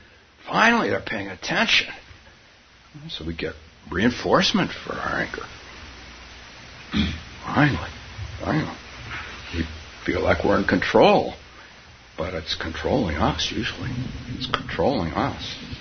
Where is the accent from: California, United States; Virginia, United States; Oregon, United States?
California, United States; as a teenager growing up on the West Coast, starting about 15 or 16, I grew up in Northern California, so we were a little behind Southern California.